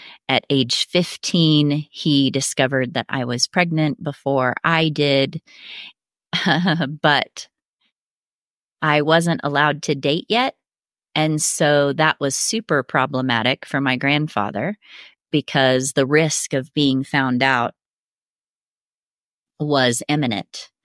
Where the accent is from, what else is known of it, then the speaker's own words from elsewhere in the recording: Missouri, United States; So I grew up in the Midwest, in southern Missouri, in what many would call the buckle of the Bible Belt. You know, there's a church on every corner.